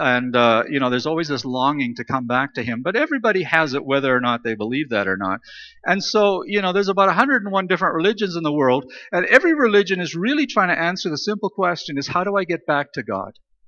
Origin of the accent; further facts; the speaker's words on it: Regina, Saskatchewan, Canada; now in Vancouver, Canada; I grew up in Regina, and then I moved when I finished high school, when I was finished with high school, I moved to Vancouver.